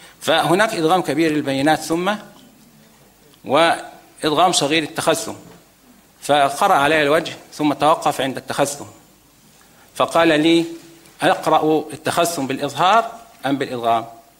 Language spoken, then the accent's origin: Arabic; Egypt; في المعاهد الأزهرية عندنا في مصر